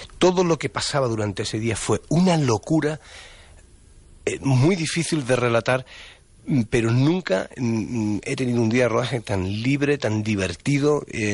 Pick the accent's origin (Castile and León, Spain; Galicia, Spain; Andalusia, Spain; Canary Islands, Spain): Andalusia, Spain; Málaga; Sobre todo en Málaga. ¿Qué van a pensar en mi tierra, ¿no?